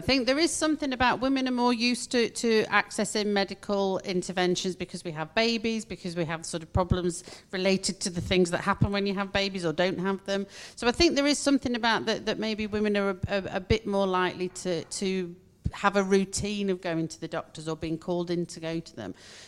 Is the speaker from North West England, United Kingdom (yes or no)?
yes; Chorley, North West England, United Kingdom; I'm not from Liverpool. You know, I'm like you, Mick. I'm a Chorley person.